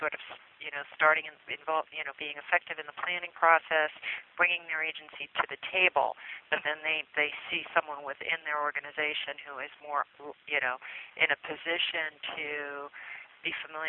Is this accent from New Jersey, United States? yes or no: yes; New Jersey, United States; I'm from Essex County, New Jersey, and we're okay.